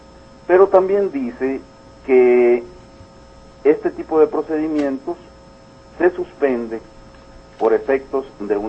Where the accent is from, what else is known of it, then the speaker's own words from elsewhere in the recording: Cananea, Sonora, Mexico; somos nativos de ahí, yo nací en Cananea y me crié, etcétera, y estudié hasta la preparatoria